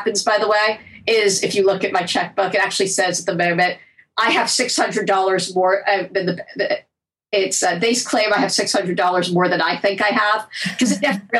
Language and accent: English; United States; I mean, I am American. I live in our culture. I get it.